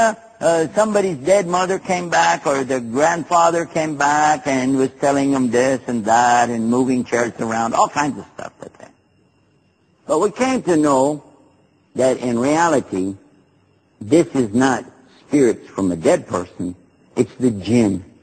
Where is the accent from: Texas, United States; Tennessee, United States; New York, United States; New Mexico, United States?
Texas, United States; In my country, you know I'm from Texas, right?